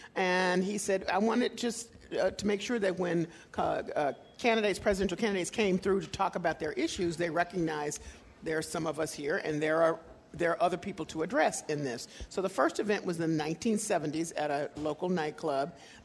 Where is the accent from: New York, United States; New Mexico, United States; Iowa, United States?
Iowa, United States; now in Los Angeles, United States; You know, I might be in L.A. now, but I grew up in Iowa, so that's pretty interesting.